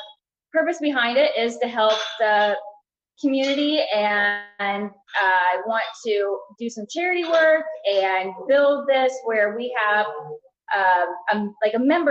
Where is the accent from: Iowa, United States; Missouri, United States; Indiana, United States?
Indiana, United States; Zionsville; So, I'm from Indiana. Zionsville, Indiana.